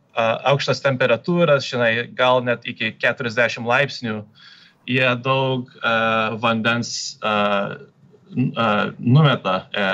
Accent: Ohio, United States; born there; Lithuanian is a second language; Tai palyginus su Ohio valstybe, kur aš gimiau, Ohio gubernatorius iš anksto viską uždarė.

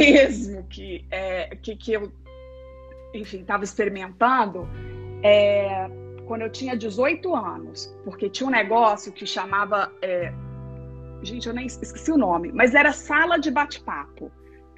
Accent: Belo Horizonte, Minas Gerais, Brazil; eu sou de BH

